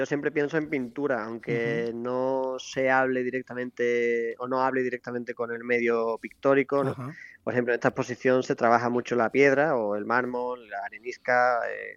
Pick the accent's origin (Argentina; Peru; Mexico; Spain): Spain; Los Corrales, Andalusia; also born or lived in Seville / Barcelona / Paris; now in Aracena, Spain; soy de Los Corrales, ahí a poquitos kilómetros de Osuna, uh-huh. Aunque hice el bachillerato, de hecho, en Osuna también. Luego me mudé a Sevilla y seguidamente en Barcelona. También he estado casi 3 años en París y me mudé hace poco de nuevo